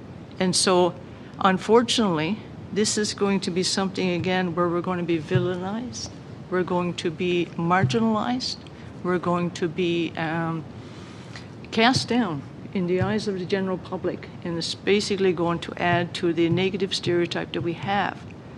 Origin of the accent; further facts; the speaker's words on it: Newfoundland and Labrador, Canada; And we know the difference because we live in Labrador. We come from Labrador.